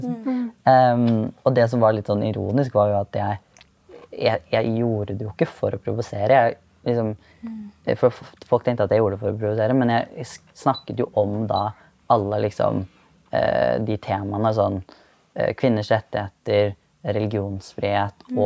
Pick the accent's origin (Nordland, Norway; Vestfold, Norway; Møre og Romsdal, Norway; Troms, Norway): Vestfold, Norway; Tønsberg; det var sånn arrangement i Tønsberg der vi er fra